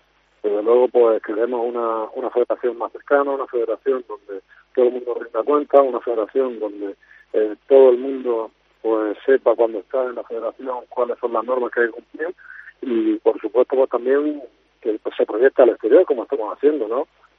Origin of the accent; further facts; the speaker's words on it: Spain; como cualquier español